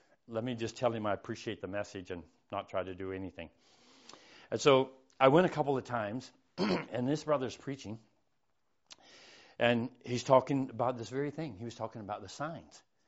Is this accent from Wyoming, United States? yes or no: no; Florida, United States; We came from Florida, three or four states away. And we came here for the word.